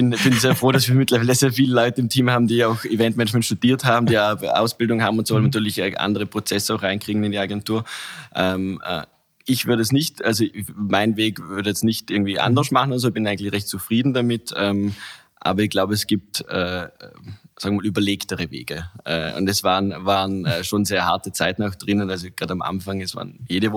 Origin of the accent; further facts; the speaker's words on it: Vorarlberg, Austria; Bin aus Vorarlberg, ja.